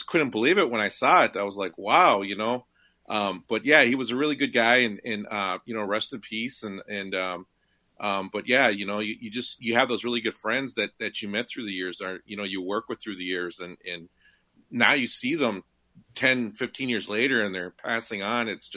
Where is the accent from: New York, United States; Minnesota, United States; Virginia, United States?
Minnesota, United States; And we're all from the Twin Cities.